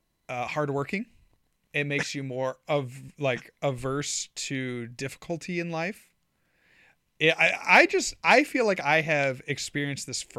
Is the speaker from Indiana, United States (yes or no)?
no; Michigan, United States; also born or lived in Florida; now in Columbus, United States; I grew up in Michigan, and then now I live in Columbus, Ohio, but I also spent about 2 years down in Florida.